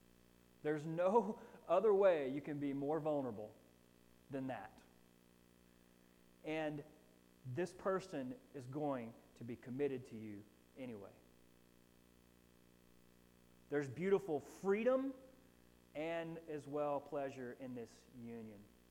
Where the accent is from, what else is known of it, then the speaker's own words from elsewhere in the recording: Florida, United States; And look, I'm born and raised in Florida